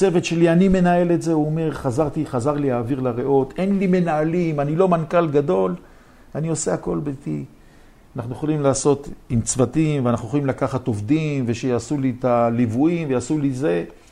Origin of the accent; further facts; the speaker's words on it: Jerusalem, Jerusalem District, Israel; עכשיו, אני ירושלמי